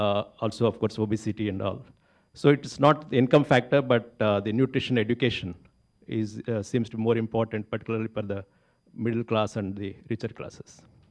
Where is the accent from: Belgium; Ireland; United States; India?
India; from India.